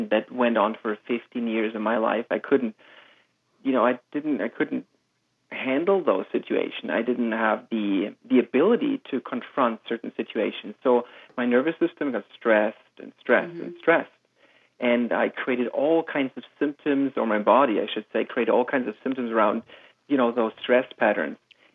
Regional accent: Germany; I grew up in Germany and I have a very conservative upbringing

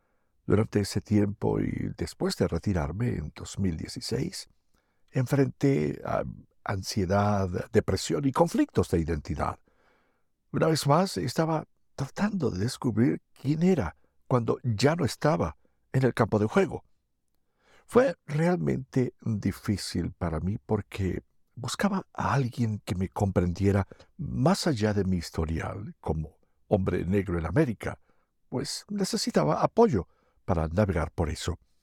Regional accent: Pittsburgh, Pennsylvania, United States; Soy originario de Pittsburgh, Pensilvania.

